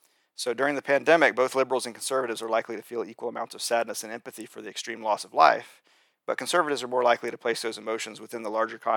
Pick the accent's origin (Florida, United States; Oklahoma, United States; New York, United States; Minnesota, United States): Oklahoma, United States; The death rates for my home state of Oklahoma was 5.25%